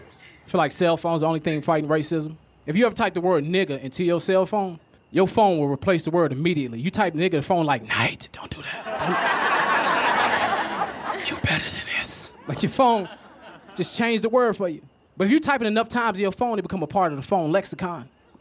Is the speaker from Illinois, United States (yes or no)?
yes; Chicago, Illinois, United States; I'm from Chicago. Chicago's one of the most racially segregated cities in America, if not the world, so I understand how it works.